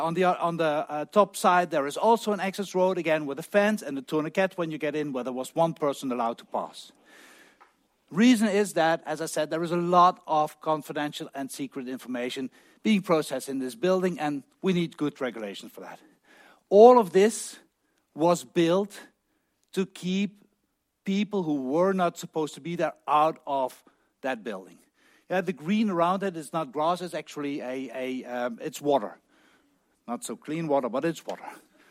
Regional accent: Netherlands; Norwegian is a second language; now in Norway; Jeg er opprinnelig fra Nederland.

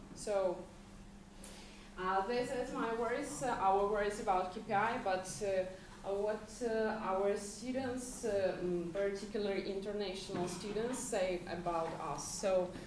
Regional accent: Kyiv, Ukraine; English is a second language; We are from Ukraine, from Kyiv

